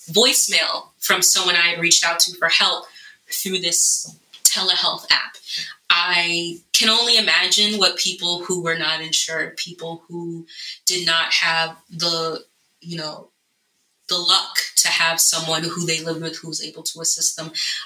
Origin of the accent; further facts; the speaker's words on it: New York, United States; COVID has been intensely personal for me as a person of color, as a healthcare provider, as a New Yorker.